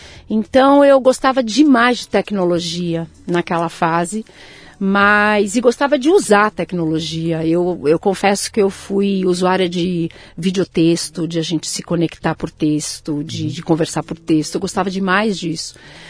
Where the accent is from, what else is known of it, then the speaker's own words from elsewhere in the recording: São Paulo, Brazil; E desde então sempre estive em São Paulo, no estado de São Paulo.